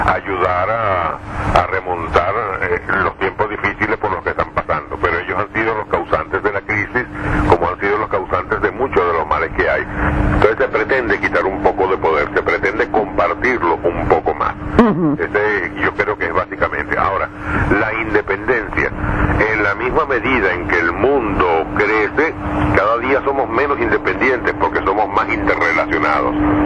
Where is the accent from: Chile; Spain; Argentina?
Spain; y eso lo digo yo como español